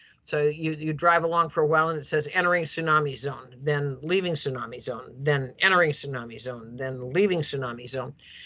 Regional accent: Oregon, United States; I grew up over in Central Oregon

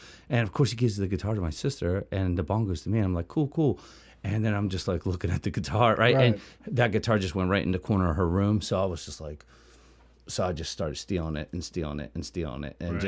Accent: Baltimore, Maryland, United States; born there; now in Hampstead, United States; In Balmer.

